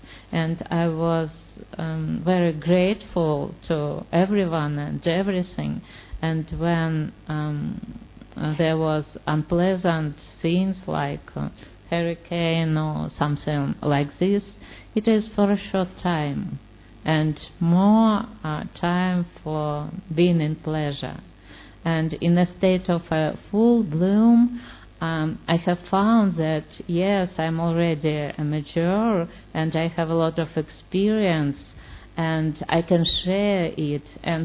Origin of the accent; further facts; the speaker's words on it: Moscow, Russia; English is a second language; I'm from Russia, from Moscow.